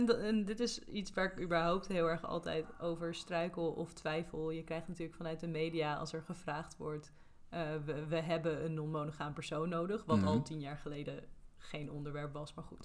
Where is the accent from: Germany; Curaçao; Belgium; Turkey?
Curaçao; Ik ben opgegroeid op Curaçao.